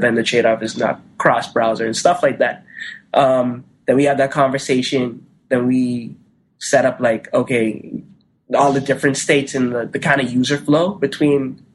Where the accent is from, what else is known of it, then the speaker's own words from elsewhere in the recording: Bahamas; moved away as an adult; now in United States; I mean, I've been there 18 years, and I came over to Florida to go to college, and I just hung around for a little bit.